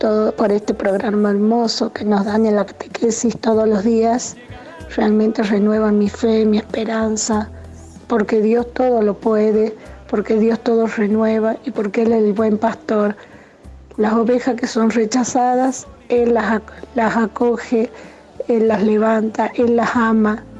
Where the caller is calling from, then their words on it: Tucumán, Argentina; Muy buenos días … de Tucumán.